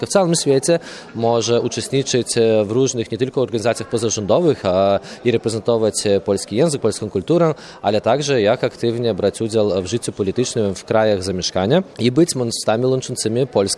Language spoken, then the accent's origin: Polish; Vilnius County, Lithuania; jestem z Litwy, samorządu rejonu Wileńskiego, pełnię stanowisko mera samorządu.